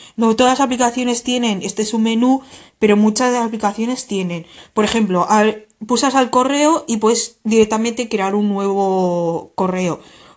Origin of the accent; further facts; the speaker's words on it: China; now in Valencia, Spain; yo soy china, soy atea